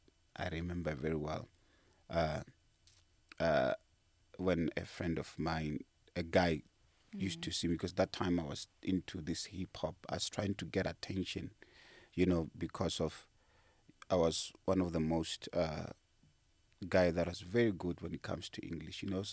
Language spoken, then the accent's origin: English; Mokgopong, Limpopo, South Africa; I was born and raised in Limpopo, Mokgopong, a land of Mekelhani. I love, in a farm in a rural area.